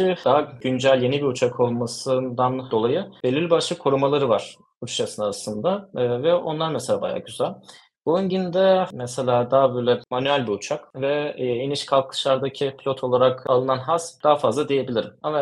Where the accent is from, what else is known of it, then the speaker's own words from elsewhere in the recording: Ankara, Turkey; moved away as an adult; 95 yılında Ankara'da doğdum ben. İlkokul, ortaokul, lise hepsini Ankara'da tamamladıktan sonra üniversite eğitimi için İstanbul'a taşındım.